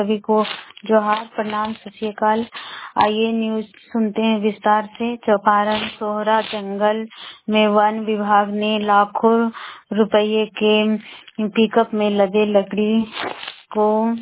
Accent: Barkagaon, Jharkhand, India; बड़कागांव प्रखंड की रहने वाली हूँ।

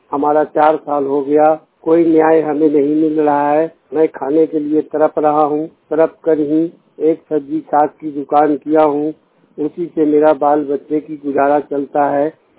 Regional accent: Hajipur, Bihar, India; बिहार के रहने वाला हूँ, हाजीपुर वैशाली जिले का।

